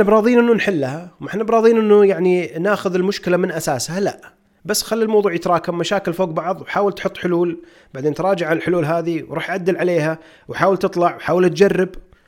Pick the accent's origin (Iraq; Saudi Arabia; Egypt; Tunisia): Saudi Arabia; خلها بالنسبه لنا احنا كسعوديين متاقلمين مع الموضوع وتعودنا